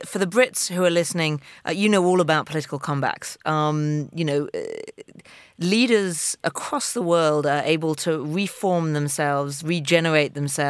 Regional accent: United States; now in London, United Kingdom; I live in London. And notwithstanding the accent, I'm American.

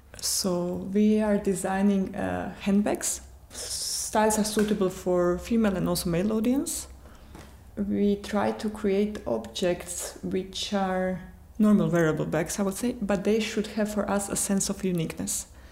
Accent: Croatia; moved away as an adult; now in Vienna, Austria; I'm from Croatia, but we are based in Vienna. So we are living here now like for 10 years, more or less.

